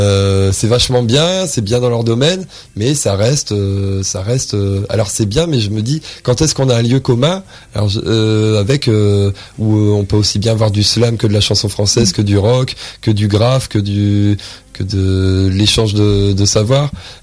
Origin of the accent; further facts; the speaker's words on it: Arras, Hauts-de-France, France; Alors enfin moi je suis d'Arras dès le départ quoi. Je suis né ici